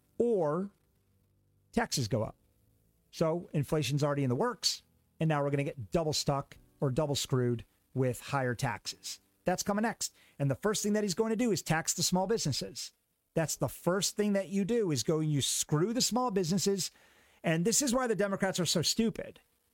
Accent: New York, United States; If he holds one closer to my home state of New York

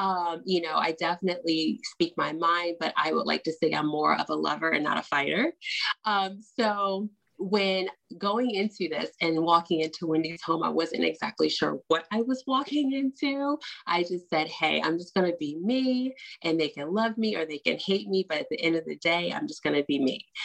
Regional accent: United States; I grew up on the Potomac.

